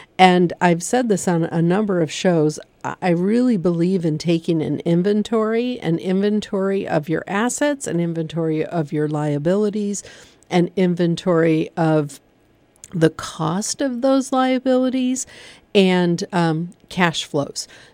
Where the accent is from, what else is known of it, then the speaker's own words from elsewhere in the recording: Michigan, United States; We're both from Michigan. We live here in Pennsylvania. We're both from Michigan.